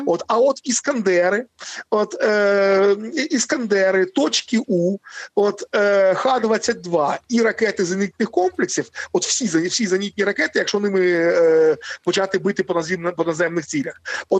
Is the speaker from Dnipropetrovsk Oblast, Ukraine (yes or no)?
no; Kyiv, Ukraine; я сам киянин з Києва, з вами зараз розмовляю